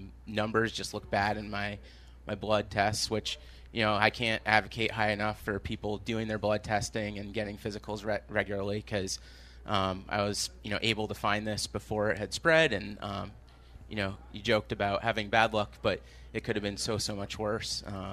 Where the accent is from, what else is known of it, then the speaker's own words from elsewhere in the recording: Maine, United States; I grew up in Maine.